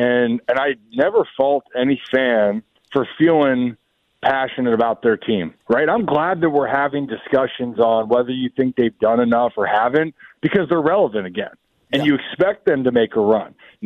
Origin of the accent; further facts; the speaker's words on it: Baltimore, Maryland, United States; and you know, we're from Baltimore, right?